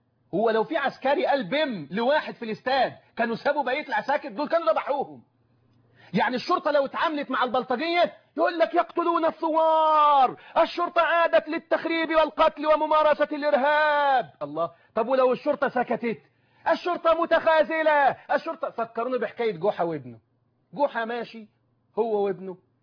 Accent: Egypt; اللهم احفظ بلدنا مصر

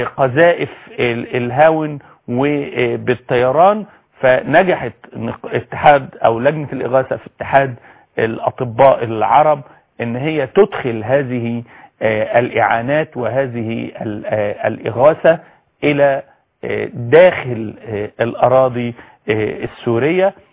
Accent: Egypt; احنا كشعب مصري وكصوار وكمصريين شرفاء

